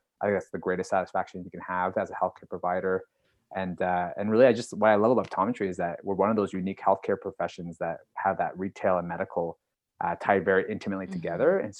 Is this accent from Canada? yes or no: yes; Calgary, Alberta, Canada; I'm from Calgary, Alberta.